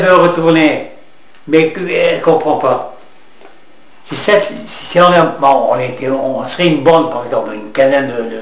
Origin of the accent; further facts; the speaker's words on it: Algeria; now in France; quand je suis venu d'Algérie, j'étais comme ça. Tout bronzé.